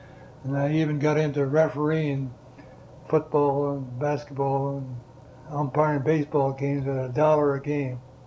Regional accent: Rice Lake, Wisconsin, United States; the minister there was from my hometown, Rice Lake.

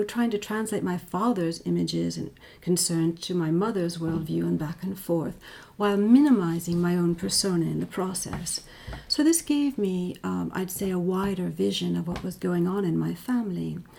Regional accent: Mamaroneck, New York, United States; born there; I was born in Mamaroneck, New York, my father was a mechanical engineer

